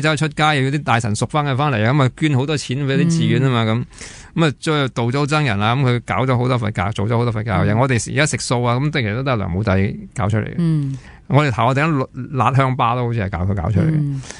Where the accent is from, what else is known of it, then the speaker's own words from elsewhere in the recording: Guangdong, China; 我哋广东人嚟嘅啫